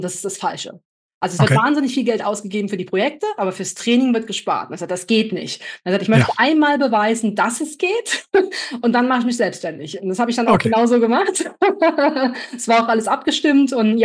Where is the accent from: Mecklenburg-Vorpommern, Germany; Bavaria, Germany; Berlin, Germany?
Mecklenburg-Vorpommern, Germany; Anklam; now in Frankfurt, Germany; Ich komme tatsächlich von der Küstenregion. Ich bin Anklam geworden. Also auf der anderen Seite